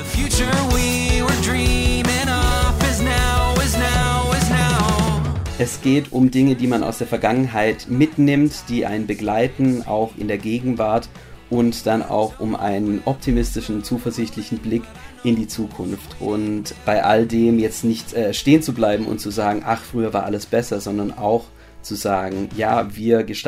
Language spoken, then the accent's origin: German; Baden-Württemberg, Germany; Ludwigsburg selber ist zwar mit 90.000 Einwohnern relativ groß, aber wir kommen ursprünglich tatsächlich aus dem Umland und eben aus kleinen Dörfern mit irgendwie 8.000 Einwohnern.